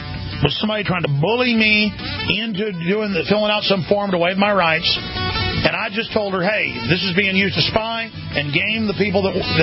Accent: Rockwall, Texas, United States; they later got caught where I grew up in Rockwall.

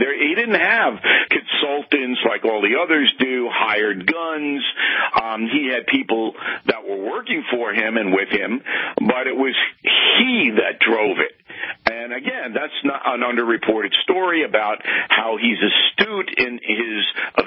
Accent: Levittown, United States; Now, I've never been a guy that associated with fat cats and rich people. I'm from Levittown. I don't do that.

